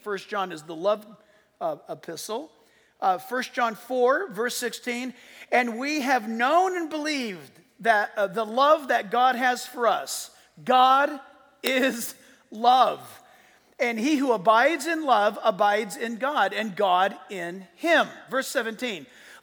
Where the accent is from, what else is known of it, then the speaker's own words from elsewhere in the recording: San Diego, California, United States; And when I grew up, I was born in San Diego.